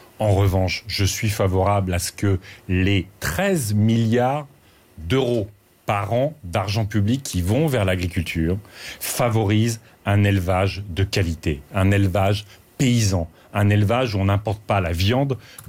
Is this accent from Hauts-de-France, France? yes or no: yes; Hauts-de-France, France; Vous savez, moi, je viens de Picardie.